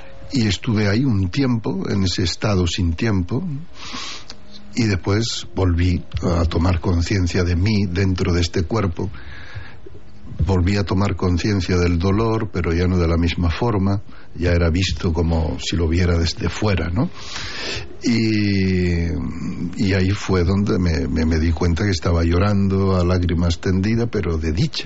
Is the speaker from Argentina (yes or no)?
no; Utrera, Andalusia, Spain; born there; Nací en Utrera, el pueblo de las Soleares … hijo de jornaleros andaluces